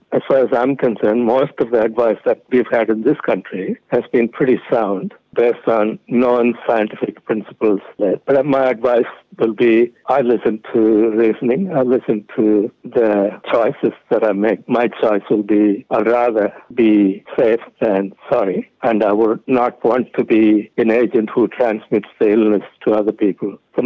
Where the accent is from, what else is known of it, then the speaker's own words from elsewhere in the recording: Australia; Look, I'm delighted that my home country has seen fit to recognize my contribution to the country and award me this Order of Australia.